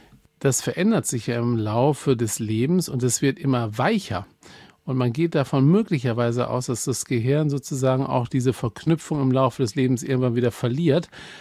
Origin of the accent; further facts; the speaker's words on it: Düsseldorf, North Rhine-Westphalia, Germany; liebe Grüße nach Düsseldorf, meiner alten Heimatstadt.